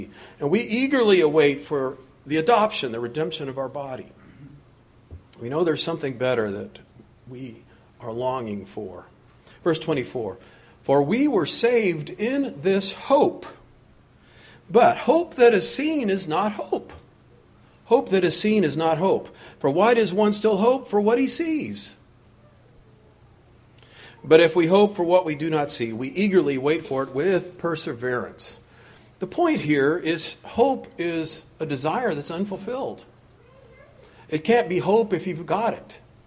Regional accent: California, United States; I loved growing up in California

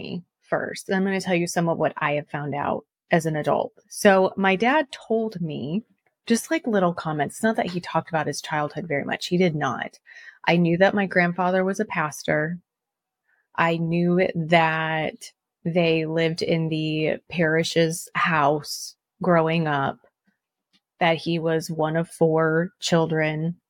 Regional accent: New York, United States; I was raised in Western New York outside of Buffalo.

